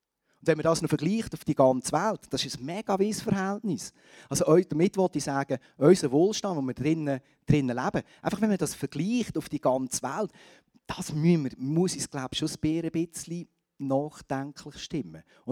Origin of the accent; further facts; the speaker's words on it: Switzerland; Ich bin ja in der Schweiz aufgewachsen, in einem Land, wo man wirklich quasi Milch und Honig fließt, wo es gut geht.